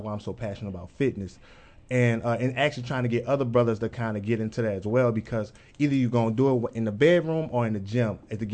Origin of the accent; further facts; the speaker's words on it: New Orleans, Louisiana, United States; I dealt with it growing up in New Orleans.